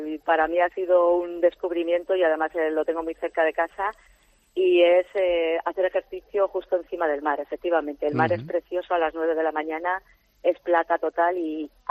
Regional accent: Herrera de Pisuerga, Castile and León, Spain; born there; also born or lived in Madrid; now in Málaga, Spain; En realidad nací allí, en Herrera de Pisuerga, pero luego estuve viviendo muchos años en León, después muchos años haciendo la carrera también en Madrid y decidí que quería estar cerca del mar. Entonces la mejor opción era Málaga, sin duda.

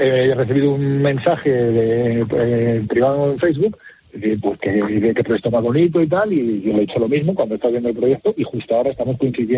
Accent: Castile and León, Spain; En mi pueblo, que está en una vía que une pues León con Valladolid

